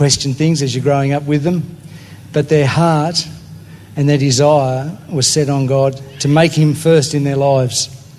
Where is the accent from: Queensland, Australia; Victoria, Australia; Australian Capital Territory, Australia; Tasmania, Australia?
Tasmania, Australia; now in Devonport, Australia; because we come from Tasmania. That's that warm place down south, and Lynn and I live in Devonport where the ship comes in, actually